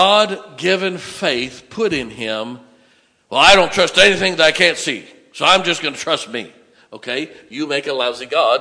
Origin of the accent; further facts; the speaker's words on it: United States; I'm an American. Amen.